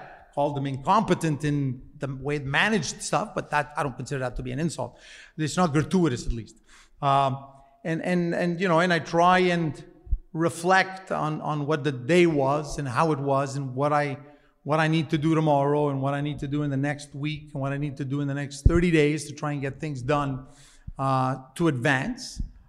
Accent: Quebec, Canada; because we grew up in Quebec here

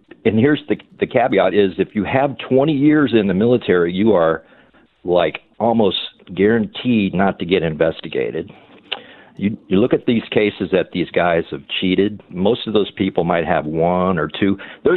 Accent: Leavenworth, Kansas, United States; I grew up in Leavenworth, and this is pretty common.

